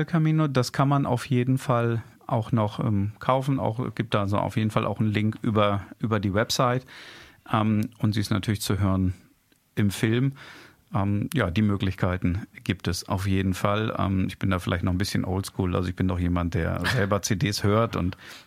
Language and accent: German; Hemmingen, Lower Saxony, Germany; in Hannover-Hemming, also vor den Toren Hannovers, wo ich herkomme